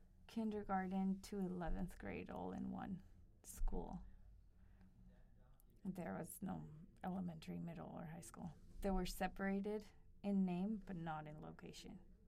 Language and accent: English; Albuquerque, New Mexico, United States; I grew up in Albuquerque, New Mexico, which has some of the worst education in the country.